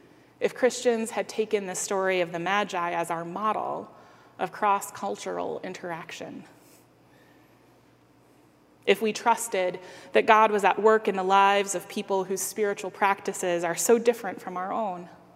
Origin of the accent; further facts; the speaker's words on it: Japan; It may have been shaped by growing up in Japan